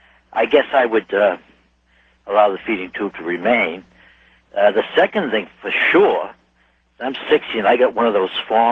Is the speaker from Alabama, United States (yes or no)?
no; Boston, Massachusetts, United States; Good. I'm from Boston